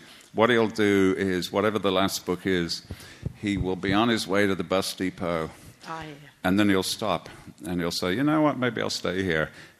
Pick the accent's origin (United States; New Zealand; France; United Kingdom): United Kingdom; And I come from Britain, and the whole point of working when you're in Britain is that you can retire at some point.